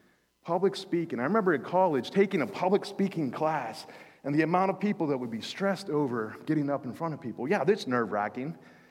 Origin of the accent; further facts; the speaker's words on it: Beaver Falls, Pennsylvania, United States; But there was these tensions and worries that we had growing up in Beaver Falls.